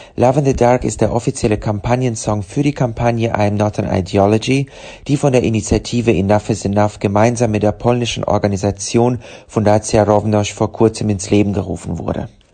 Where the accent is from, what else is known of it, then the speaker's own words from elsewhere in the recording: Ukraine; also born or lived in Russia; now in Germany; gerade aufgrund meiner osteuropäischen Herkunft, ich bin in Russland geboren, ich bin in der Ukraine aufgewachsen